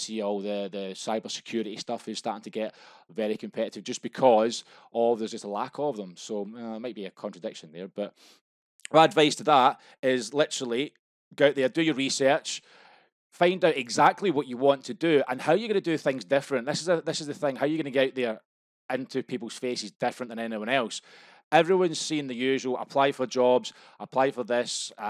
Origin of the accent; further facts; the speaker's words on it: Scotland, United Kingdom; I do apologise. I'm Scottish.